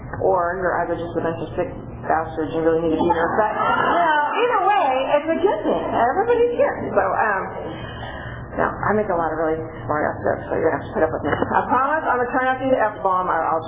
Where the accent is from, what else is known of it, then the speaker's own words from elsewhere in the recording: Porterville, California, United States; I'm just a Porterville girl. I was born and raised in Porterville.